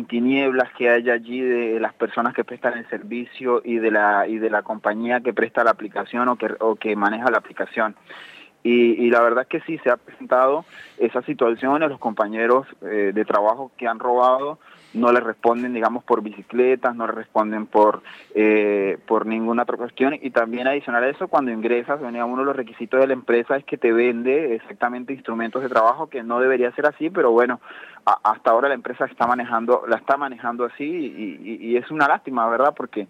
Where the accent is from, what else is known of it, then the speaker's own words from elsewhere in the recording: Colombia; now in Argentina; Yo soy de Colombia.